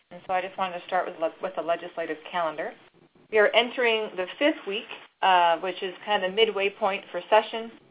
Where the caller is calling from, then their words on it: Pierre, South Dakota, United States; we are calling from Pierre, but we actually are on the fourth floor of the Capitol